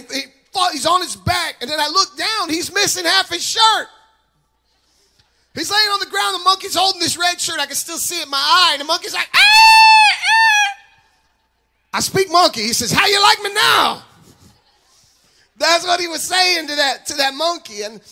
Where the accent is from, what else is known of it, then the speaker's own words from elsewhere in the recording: Tampa, Florida, United States; I grew up in Tampa, Florida, y'all, so I'm also a Tampa Bay Buccaneer fan.